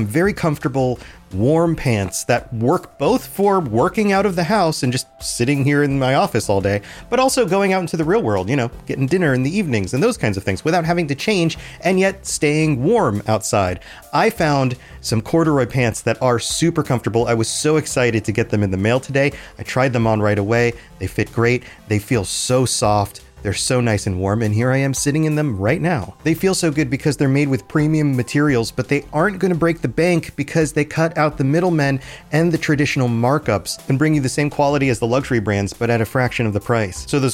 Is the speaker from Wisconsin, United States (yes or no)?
no; Florida, United States; it's not like it's a regular thing just because we're from Florida.